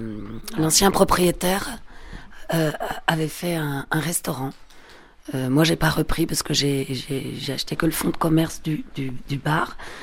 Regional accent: Paris, Île-de-France, France; moved away; éviter le stress, la cohue, le métro, puisque je viens de Paris.

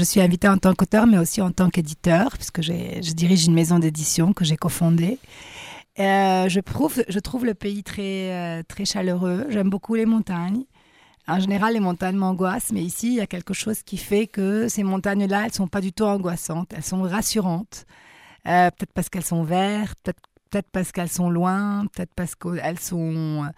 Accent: Beirut, Beirut Governorate, Lebanon; moi, je ne suis pas d'origine libanaise, comme beaucoup de Libanais. Et je suis née à Beyrouth et la guerre a commencé, j'étais enfant. Je n'ai jamais quitté mon pays, mais le fait de ne pas avoir de racines libanaises

